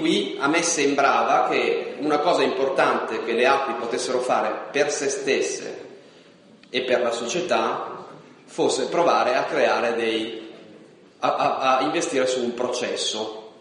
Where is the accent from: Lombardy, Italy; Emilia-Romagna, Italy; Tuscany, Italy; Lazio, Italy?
Lombardy, Italy; Milan; Io vengo dall'Alto Milanese, o meglio, io sono un cittadino milanese, ma emigrato, espulso, sono dei 270.000 espulsi, giovani coppie espulse dalla città negli ultimi 20 anni